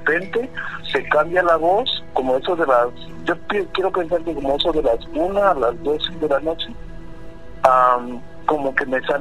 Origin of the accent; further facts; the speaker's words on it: Catemaco, Veracruz, Mexico; now in United States; De Veracruz.